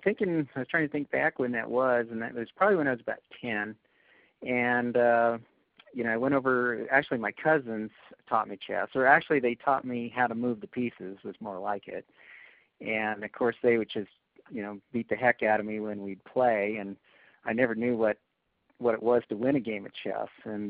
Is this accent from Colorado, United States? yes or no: yes; Fort Collins, Colorado, United States; Yeah, I'm from Fort Collins and kind of grew up in this area, Colorado native, and went to schools here in Fort Collins and Windsor and Greeley.